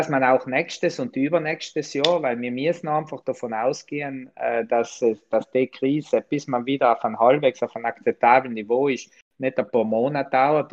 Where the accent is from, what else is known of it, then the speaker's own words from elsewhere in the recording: Trentino-Alto Adige, Italy; dass wir das als erste Forderung haben, als Südtiroler, nicht nur als Südtiroler Tourismuswirtschaft